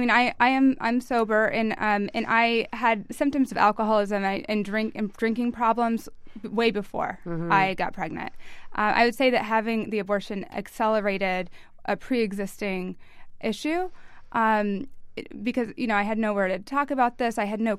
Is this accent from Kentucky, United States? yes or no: yes; Kentucky, United States; I was raised in Kentucky, so I didn't hear anything about abortion growing up except on billboards